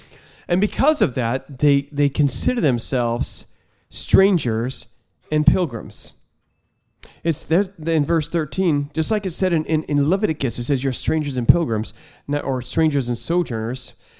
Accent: Northwest, United States; I'm from the Northwest. I'm used to big trees and big mountains.

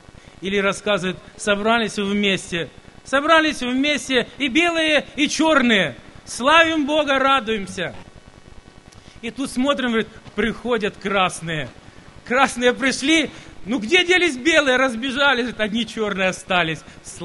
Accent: Ukraine; now in Germany; А мы украинцы, я не знаю, у меня отец с Беларуси, а мать украинка, а я теперь немец.

